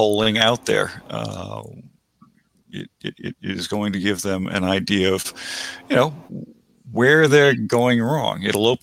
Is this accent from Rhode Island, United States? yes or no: yes; Rhode Island, United States; I'm from Rhode Island. I grew up in Rhode Island, and that was my original country, so to speak.